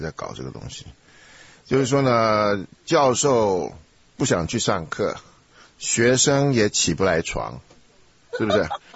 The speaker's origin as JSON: {"language": "Chinese", "country": "Taiwan", "tie": "born or raised there", "said": "从小在台湾有萤火虫嘛，我们台湾的萤火虫是黑黑的然后黄色的"}